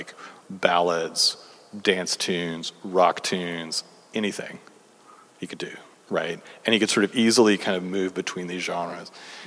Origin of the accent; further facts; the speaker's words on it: Kentucky, United States; I grew up in Kentucky, and I mean, they played … on the radio